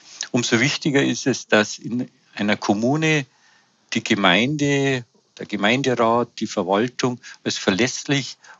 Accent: Fahrenzhausen, Bavaria, Germany; weil das ist meine Heimat. Ich bin hier geboren und möchte noch viele, viele Jahre hier leben.

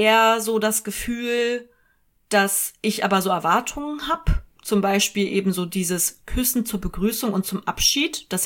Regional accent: United Kingdom; accent: British; German is a second language; für meinen kleinen britischen Akzent.

